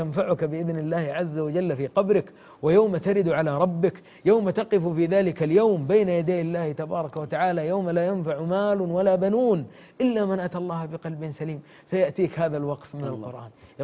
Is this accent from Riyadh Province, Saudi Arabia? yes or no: no; Jeddah, Makkah Province, Saudi Arabia; عندنا في جدة